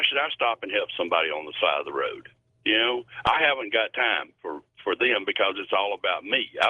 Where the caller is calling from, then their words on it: Nebraska, United States; Nebraska.